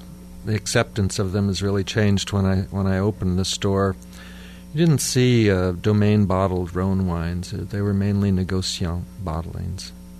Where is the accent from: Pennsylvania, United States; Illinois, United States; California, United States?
California, United States; San Luis Obispo; When I was a kid in my hometown, we had 9 or 10 San Luis Obispo, by the way.